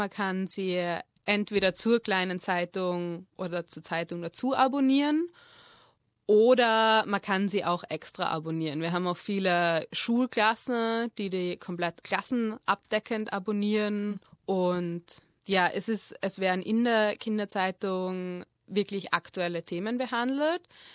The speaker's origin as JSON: {"language": "German", "town": "Graz", "region": "Styria", "country": "Austria", "also_born_or_lived": "Vienna", "said": "Also, ich komme aus Graz. Und habe in Wien studiert, Grafikdesign für 4 Jahre. Danach hat es mich beruflich nach Deutschland verschlagen und dann wieder zurück nach Österreich."}